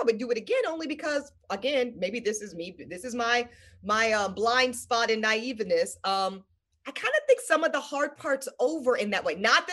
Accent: the South, United States; I loved Dallas, maybe because I'm from the South.

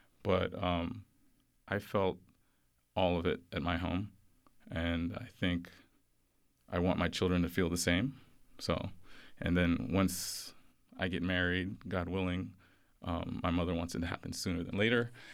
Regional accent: Houston, Texas, United States; I was born in Houston. I'm as Texan as you come, you know?

